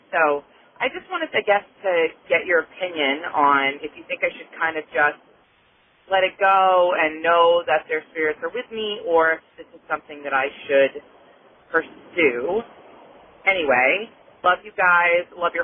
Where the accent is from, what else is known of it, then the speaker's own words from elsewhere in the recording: Atlanta, Georgia, United States; I'm from Connecticut, but originally from Atlanta, Georgia.